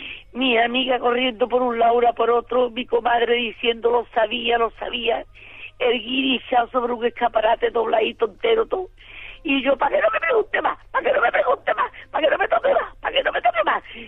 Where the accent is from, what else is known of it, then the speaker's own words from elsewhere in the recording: Andalusia, Spain; aprovechando que somos andaluces y tenemos de todo